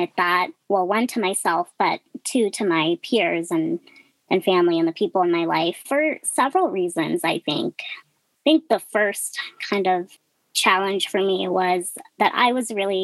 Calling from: Denver, Colorado, United States; I am calling in from Denver, Colorado.

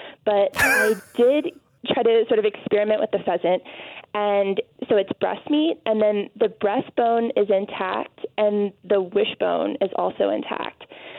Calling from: Denver, Colorado, United States; I'm calling from Denver, Colorado.

